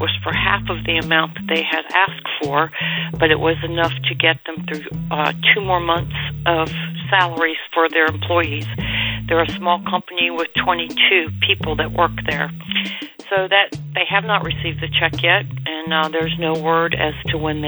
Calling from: Kannapolis, North Carolina, United States; I'm calling from Kannapolis, North Carolina.

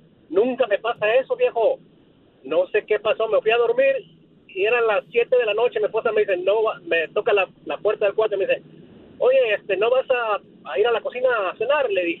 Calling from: Dallas, Texas, United States; De Dallas.

